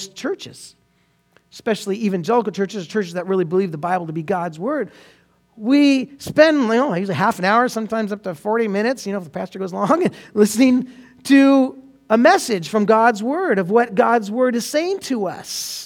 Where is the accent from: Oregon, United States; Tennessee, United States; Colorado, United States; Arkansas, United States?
Oregon, United States; We're from Oregon.